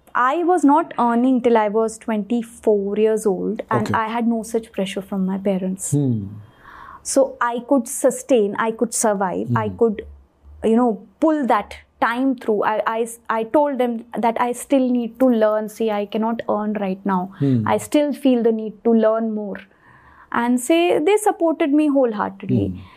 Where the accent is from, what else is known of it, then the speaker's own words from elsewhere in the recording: New Delhi, Delhi, India; Since I was brought up in the Mandi House area where all the cultural centers are there